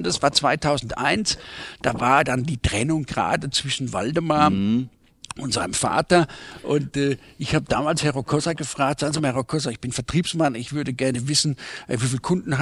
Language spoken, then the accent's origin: German; Rhineland-Palatinate, Germany; ich komme eigentlich aus der Pfalz, in Süddeutschland